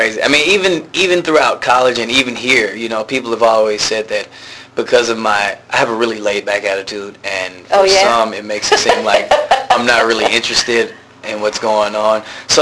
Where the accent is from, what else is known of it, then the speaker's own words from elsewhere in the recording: Atlanta, Georgia, United States; also born or lived in Washington, D.C.; I'm coming from Atlanta, Georgia, and then I went to D.C., so I'm part of big, diverse communities